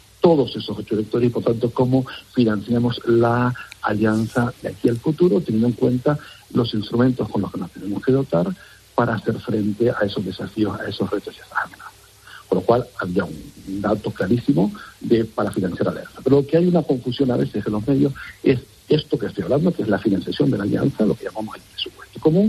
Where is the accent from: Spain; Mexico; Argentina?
Spain; Yo creo que tenemos que, como españoles, estar extraordinariamente orgullosos de lo que sabemos hacer